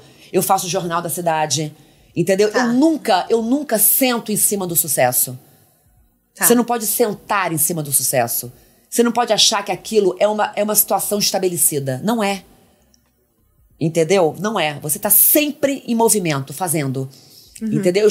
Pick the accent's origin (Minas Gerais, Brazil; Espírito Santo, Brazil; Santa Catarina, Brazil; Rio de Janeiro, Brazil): Rio de Janeiro, Brazil; Macaé; born there; Eu nasci na cidade de Praia, em Macaé